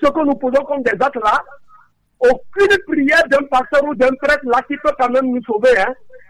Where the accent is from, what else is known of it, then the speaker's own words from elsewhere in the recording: Togo; nous sommes tous des Togolais. On ne veut pas mal de ce pays. C'est notre chère nation.